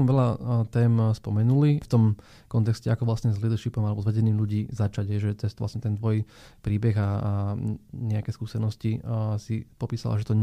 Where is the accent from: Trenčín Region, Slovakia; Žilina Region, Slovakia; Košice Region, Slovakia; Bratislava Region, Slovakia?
Žilina Region, Slovakia; bol som z Oravy pôvodom.